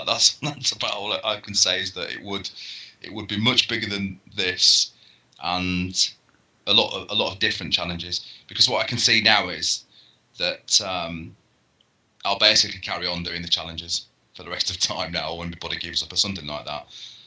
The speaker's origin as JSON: {"language": "English", "town": "Leeds", "region": "Yorkshire and the Humber", "country": "United Kingdom", "said": "But yeah, to talk about Gary Speed, I'm from Leeds"}